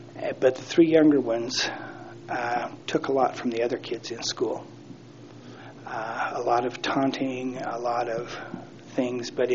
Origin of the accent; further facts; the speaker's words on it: Idaho, United States; also born or lived in Utah; I was born in Idaho, and then we bounced back and forth between Utah and Idaho as I was growing up. My dad had a little gypsy blood in him.